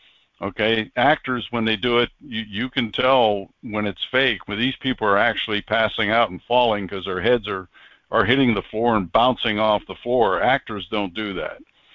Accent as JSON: {"language": "English", "region": "Pennsylvania", "country": "United States", "tie": "born or raised there", "said": "where I grew up in Pennsylvania Dutch area"}